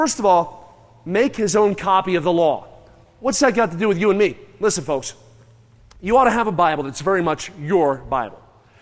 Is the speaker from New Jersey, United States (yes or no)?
yes; New Jersey, United States; Where I grew up in New Jersey, I worked on a farm